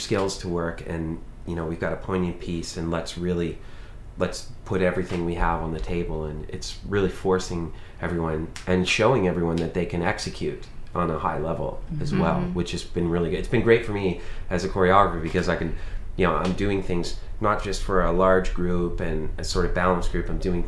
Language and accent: English; Halifax, Nova Scotia, Canada; I'm from Halifax.